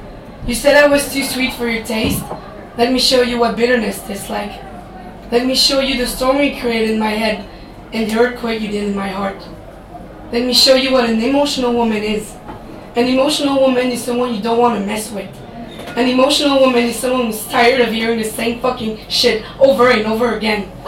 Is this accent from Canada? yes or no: yes; Quebec, Canada; English is a second language; So I'm not an English spoken person. I'm from I'm French Canadian. So please be nice.